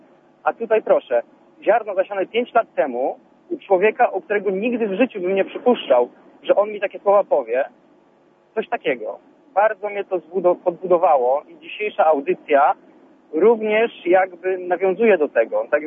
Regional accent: Kwidzyn, Pomeranian Voivodeship, Poland; jestem z Kwidyna w ogóle, jadę właśnie do domu, będę w Grudziądzu zapewne za godzinę.

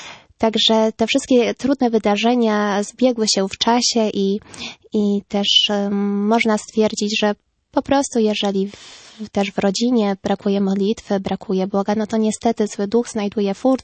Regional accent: near the Belarusian border, Poland; jako dziecko mieszkaliśmy razem, wychowywałam się na wsi. Jeżeli chodzi o położenie, to blisko granicy białoruskiej.

